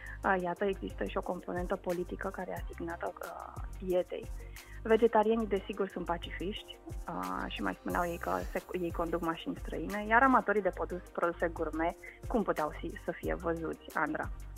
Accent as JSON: {"language": "Romanian", "country": "Romania", "said": "aflând că sunt româncă"}